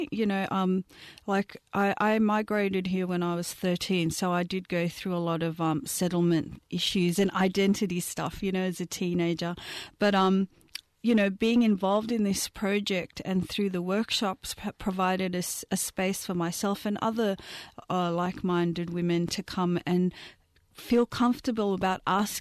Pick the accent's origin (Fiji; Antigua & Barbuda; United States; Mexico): Fiji; born there; even though I was born in Fiji, I've been heavily involved with the Australian hip-hop scene for close to 20 years now.